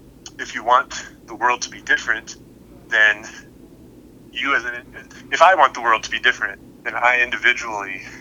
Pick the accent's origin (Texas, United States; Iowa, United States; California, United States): Iowa, United States; That's what we do as Iowans. I grew up in Iowa.